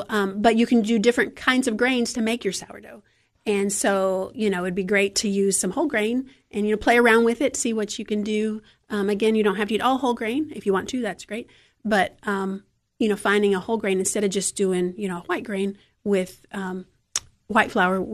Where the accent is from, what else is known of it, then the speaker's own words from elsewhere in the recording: South Korea; So I grew up in South Korea, so kimchi is something that we grew up eating.